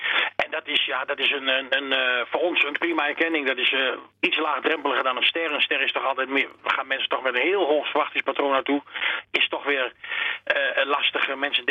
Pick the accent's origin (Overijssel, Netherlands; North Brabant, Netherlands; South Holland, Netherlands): Overijssel, Netherlands; Enschede; Ja, ik ben een echte tukker, ik kom uit Enschede